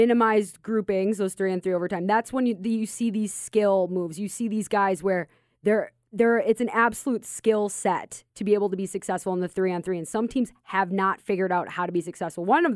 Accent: Minnesota, United States; because we're a different breed when we're from Minnesota.

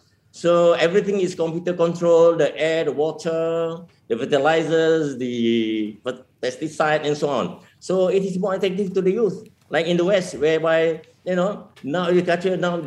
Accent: Malaysia; We are from Malaysia.

